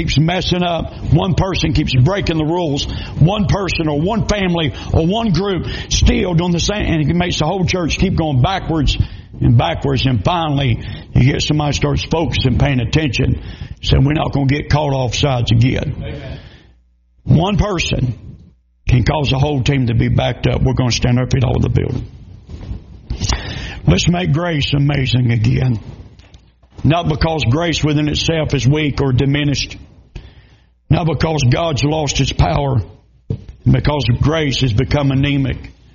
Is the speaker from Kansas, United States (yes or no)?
no; Georgia, United States; I said, no, sir, I'm not. I said, I'm from South Georgia.